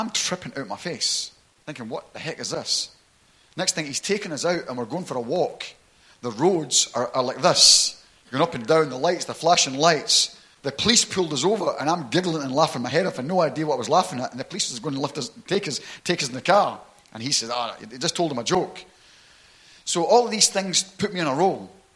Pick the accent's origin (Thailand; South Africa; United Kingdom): United Kingdom; Glasgow, Scotland; also born or lived in Edinburgh; So I was born in Edinburgh, but I never lived there. I was actually brought up in Glasgow, right? In the Gallowgate, right? Which was a pretty rough area, believe me, right across from Celtic Football Park, right?